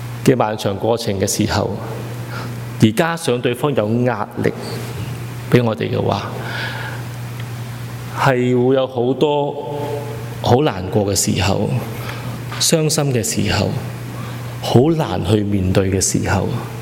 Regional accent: China; 我哋中国人比较即系内敛

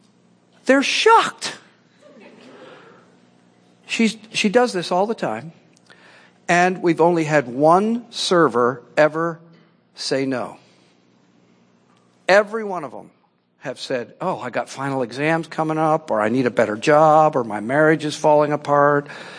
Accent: Philadelphia, Pennsylvania, United States; also born or lived in Delaware; I told her I was born in Delaware and grew up in Philadelphia

